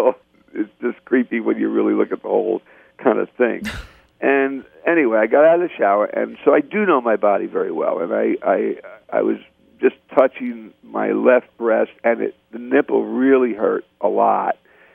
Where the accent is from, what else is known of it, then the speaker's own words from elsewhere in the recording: Brooklyn, New York, United States; born there; I was born in Brooklyn. I did not have money. My family was very poor.